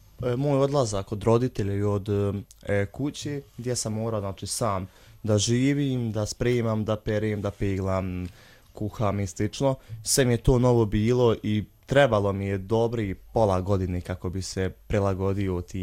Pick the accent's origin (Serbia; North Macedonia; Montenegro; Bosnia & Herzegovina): Bosnia & Herzegovina; Pelagićevo, Republika Srpska; now in Banja Luka, Bosnia and Herzegovina; Jer ja sam iz Pelagićeva, majka uvijek meni pripremila hranu, sada kako sam došao u Banja Luku, sve sam radim